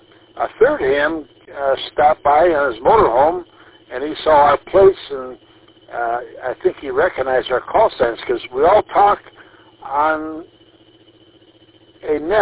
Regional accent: Michigan, United States; The other ham, he's from Florida, and I was from Michigan

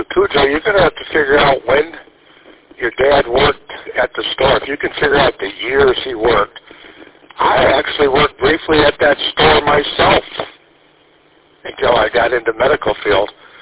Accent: Mount Clemens, Michigan, United States; I grew up with one in Mount Clemens, and we have a connection.

